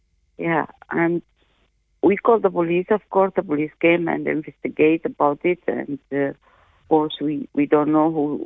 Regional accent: Sudan; because I came from Sudan, and of course, you know, there's a war there

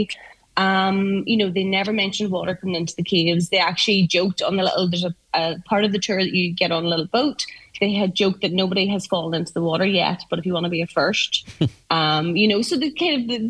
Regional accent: Ulster, Ireland; So Sunday was my day to do a date day, so I decided that because we're from Donegal, we always explore Donegal

